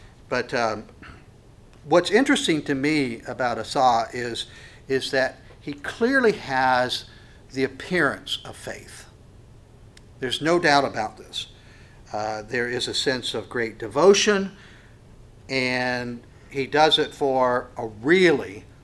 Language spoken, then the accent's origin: English; West Virginia, United States; I mean, I'm from West Virginia. So what does that tell you?